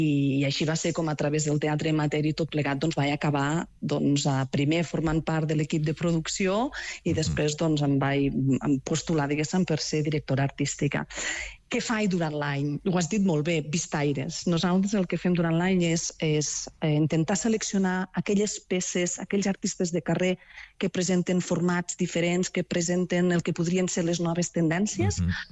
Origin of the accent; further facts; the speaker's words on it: Vilanova de Bellpuig, Catalonia, Spain; jo no soc de Targa, soc d'un poble del costat que es diu Vilanova de Bellpuig